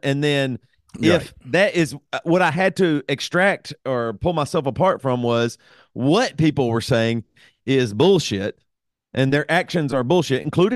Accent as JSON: {"language": "English", "region": "the South", "country": "United States", "said": "I eat grits because I'm from the South and I wouldn't have liked them if I wasn't from the South or something. I'm in America. Christianity was just pushed on me in the Southern Bible Belt."}